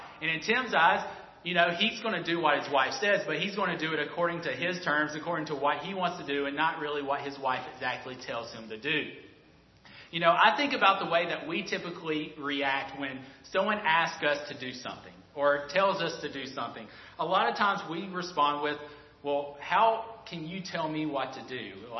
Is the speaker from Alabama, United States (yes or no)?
yes; Alabama, United States; I'm from Alabama. I don't pronounce half my words right.